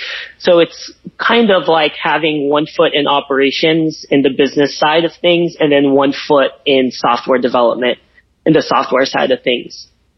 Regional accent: Chicago, Illinois, United States; And then I'm originally from Chicago, so I came back to Chicago in 2015.

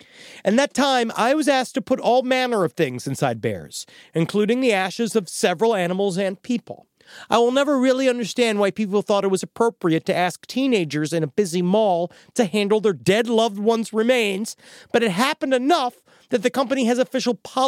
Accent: Boston, Massachusetts, United States; Yes, I am from Boston. No, I did not include molasses.

